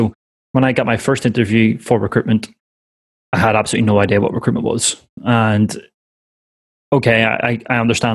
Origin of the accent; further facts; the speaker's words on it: Ireland; I'm an Irishman and I'm a recruiter, so I can talk a lot of BS